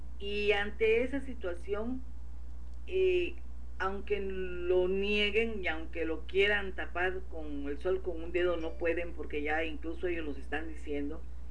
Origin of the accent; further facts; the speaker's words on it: Mexico; Y sentirnos y unirnos como mexicanos. No que aquí en México, por nuestras culturas, vivimos también divididos.